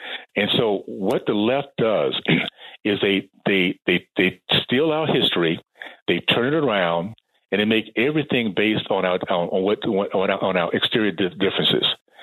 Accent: Tallahassee, Florida, United States; Well, I grew up in Tallahassee on the coast there, the Gulf Coast. We had a chance to, as a family, again, a black family, segregated community.

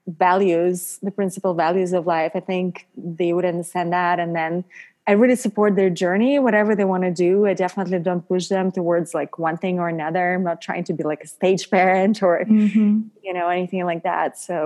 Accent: Paris, Île-de-France, France; Well, you know, I grew up in Paris, and I love how women in France take care of the skin.

